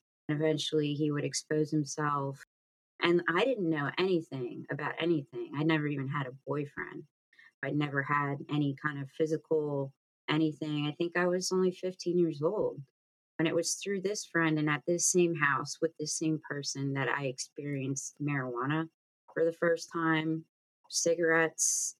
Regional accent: Pennsylvania, United States; So I go for a walk in my hometown, not realizing that violence can happen to you literally anywhere.

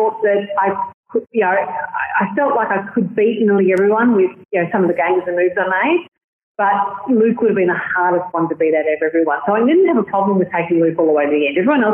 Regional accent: Boronia, Victoria, Australia; I was brought up in Boronia, which is the eastern suburbs of Melbourne, which is kind of, it was fairly rough.

